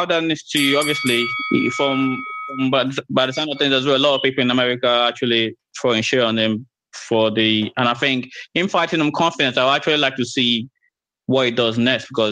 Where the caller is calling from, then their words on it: England, United Kingdom; Yeah, I'm calling from the UK. I'm calling from England.